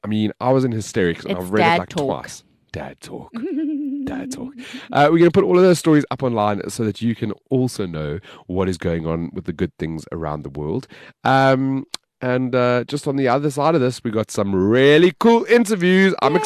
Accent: South Africa; I'm African, man. I'm from South Africa.

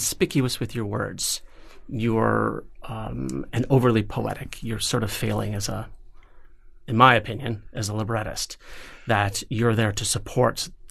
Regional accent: Milwaukee, Wisconsin, United States; born there; now in San Francisco, United States; I was born in Milwaukee, which is just north of Chicago.

